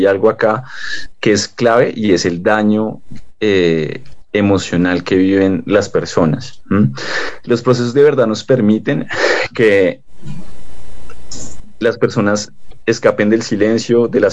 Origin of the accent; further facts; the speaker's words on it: Colombia; El conflicto armado, de una u otra manera, nos configura como colombianos, contribuye a nuestra identidad